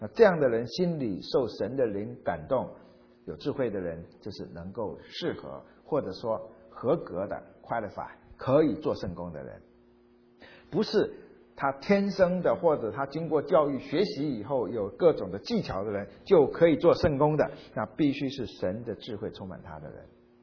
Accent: Taiwan; 我们从小在台湾受教育

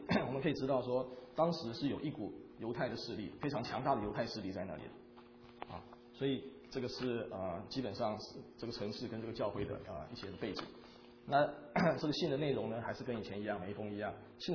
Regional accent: Taiwan; 我记得我小时候在台湾的时候也是随时地震的，

